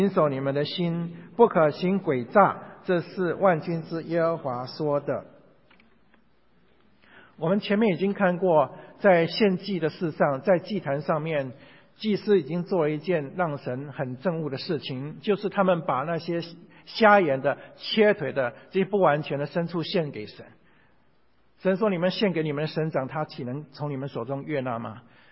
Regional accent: China; 那讲到这里呢，我们中国人常常讲，君子动口不动手，对不对？

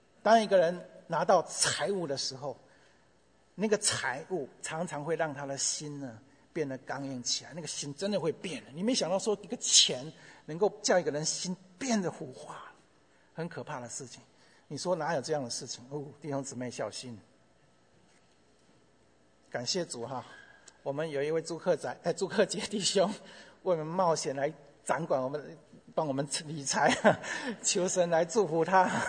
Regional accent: China; 我们中国人是说色字当头什么一把刀啊，危险。

